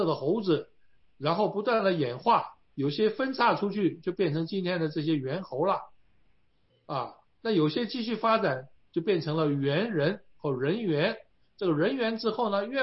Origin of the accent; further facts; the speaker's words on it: China; 在中国呢，受到百年羞辱之后呢，这个我们中国人都很相信这个天演、物竞、淘汰、天择等等的这些术语呢，